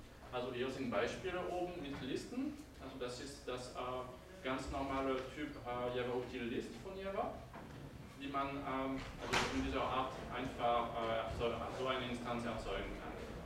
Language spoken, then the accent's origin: German; France; German is a second language; now in Bern, Switzerland; wie ich das nicht verstecken kann vom Akzent, bin ich Franzose, aber ich lebe in der Nähe von Berna